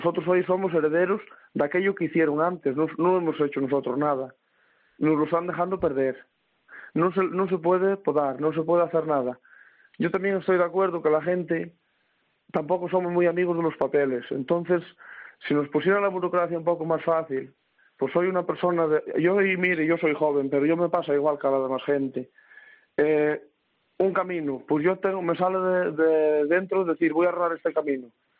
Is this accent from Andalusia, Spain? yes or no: no; Pombriego, Castile and León, Spain